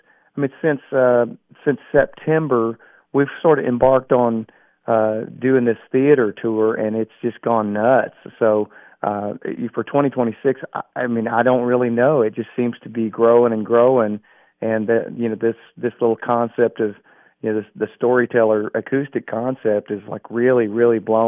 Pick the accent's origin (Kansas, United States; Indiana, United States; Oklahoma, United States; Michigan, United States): Oklahoma, United States; Oklahoma City; She grew up in Tulsa, and I grew up in Oklahoma City.